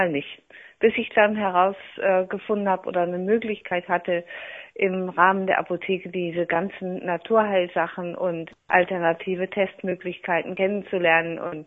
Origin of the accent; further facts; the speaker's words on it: Germany; born there; moved away as an adult; ich bin aus dem Westen, gebürtig von der holländischen Grenze, wusste aber schon mit 20 ungefähr, dass ich unbedingt, wenn die Mauer fällt, hier in den Osten ziehen würde.